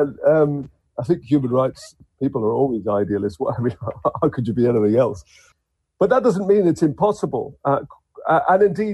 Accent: Ireland; now in Australia

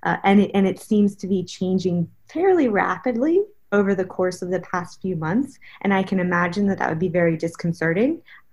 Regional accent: Baltimore, Maryland, United States; I grew up in Baltimore, a city that has its own history

